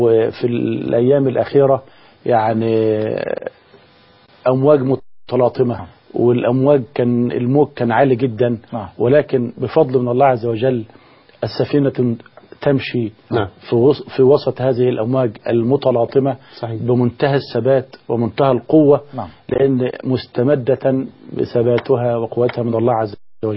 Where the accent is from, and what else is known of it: Egypt